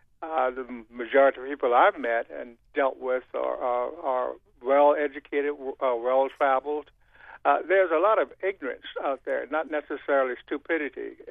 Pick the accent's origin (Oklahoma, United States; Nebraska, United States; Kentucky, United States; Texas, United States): Texas, United States; now in New Hampshire, United States; We came here from Texas in 1981.